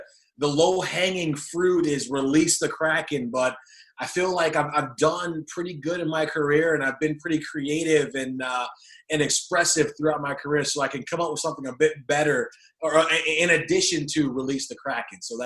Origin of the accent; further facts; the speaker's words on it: Detroit, Michigan, United States; But you know, being from Detroit, born and raised in Detroit, from hockey town, so obviously we're a little bit predisposed to the game of hockey growing up.